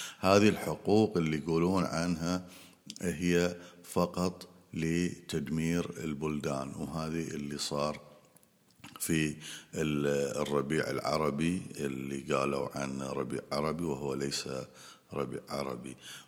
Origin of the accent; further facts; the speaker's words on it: Bahrain; السعودية بلدي الثاني. هاي يعني أنا يعني من البحرين